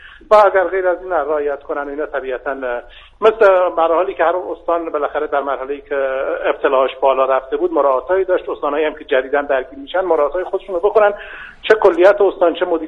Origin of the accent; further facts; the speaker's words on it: Lorestan, Iran; من اهل لرستانم.